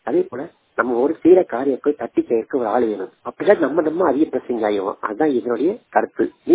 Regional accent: Tamil Nadu, India; நான் ஒரு பார்வையற்ற மாற்றுத்திறனாளி. என்னுடைய சொந்த ஊர் வந்து விருதுநகர் மாவட்டம் இருந்திரை என்கிற கிராமம்

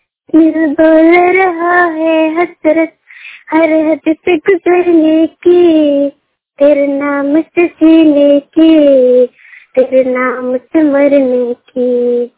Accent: Prayagraj, Uttar Pradesh, India; हम प्रयागराज की रहने वाले हैं। हम 15 साल की हैं।

